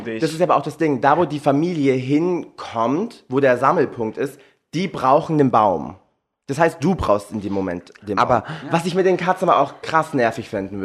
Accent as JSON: {"language": "German", "region": "Baden-Württemberg", "country": "Germany", "said": "also bei uns in Baden-Württemberg macht man wirklich eine Tour bei den Freunden"}